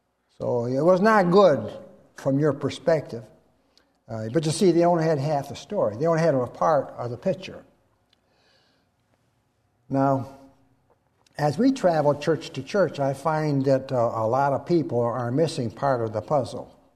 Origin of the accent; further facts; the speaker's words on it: Caledonia, Michigan, United States; We come from Caledonia, just a bit south of Kentwood there.